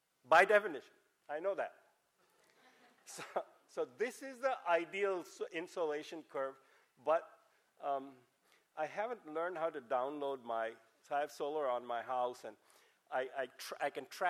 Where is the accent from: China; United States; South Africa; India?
India; English is a second language; I'm Indian, so you have to settle for some nonlinear.